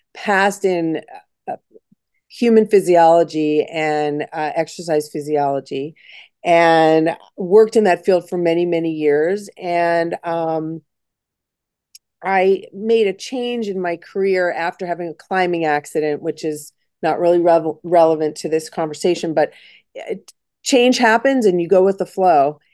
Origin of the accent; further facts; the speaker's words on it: Long Island, New York, United States; We're from Long Island, so we know all about that, sitting in the sun too long.